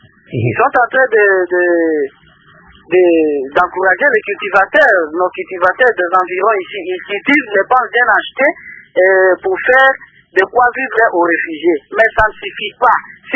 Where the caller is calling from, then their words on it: Mbandaka, Équateur, DR Congo; Mais si vous voyez ici chez nous en Bandaka